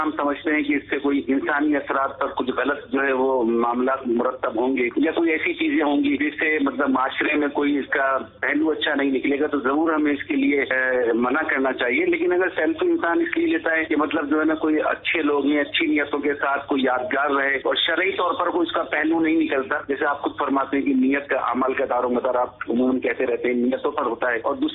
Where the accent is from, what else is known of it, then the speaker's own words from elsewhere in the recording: Karachi, Sindh, Pakistan; میں کرانچی سے تعلق رکھتا ہوں